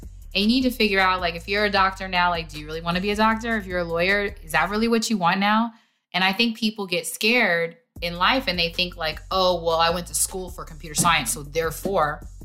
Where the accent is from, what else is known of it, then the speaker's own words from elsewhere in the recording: United States; I think we get into a grind in America specifically, because I'm an American, I can say that.